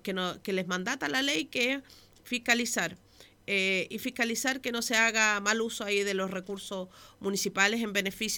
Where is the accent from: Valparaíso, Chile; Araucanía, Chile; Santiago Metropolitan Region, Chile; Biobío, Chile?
Valparaíso, Chile; Casablanca; tengo la cercanía con la gente, soy de Casablanca